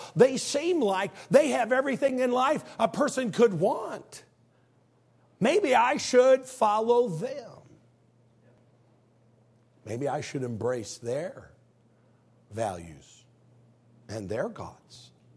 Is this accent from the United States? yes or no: yes; Illinois, United States; also born or lived in El Paso, United States / Arkansas, United States; See, I'm from Illinois. Anybody from the Midwest? Come on, raise your hand.